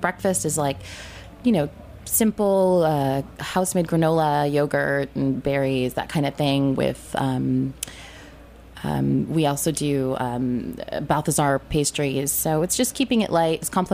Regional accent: New England, United States; I'm a beach girl. I grew up in New England on the beach.

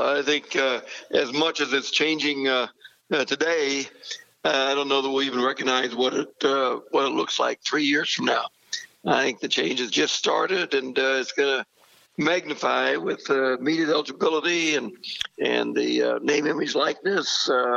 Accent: Silver Lake, Kansas, United States; Yeah, kind of three brothers that still live in that area, and all the nephews and nieces, and it was an ideal, you know, growing up opportunity.

